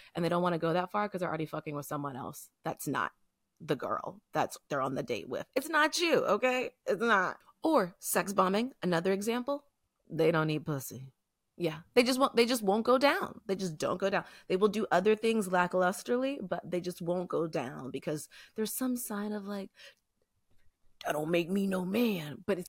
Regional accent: the Carolinas, United States; because, you know, I'm from the Carolinas.

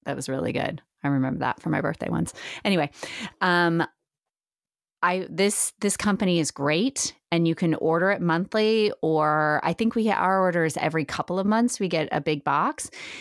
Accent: Indiana, United States; moved away; I'm from Indiana originally, and we're landlocked, obviously, and seafood's not a huge part of our diet there. So I'm new-ish to seafood when I moved to the East Coast and then out here.

